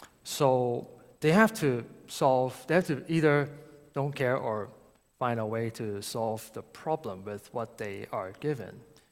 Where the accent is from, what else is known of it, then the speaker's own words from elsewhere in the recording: Hong Kong; But growing up in Hong Kong, land space is always an issue for everybody, and also for the government.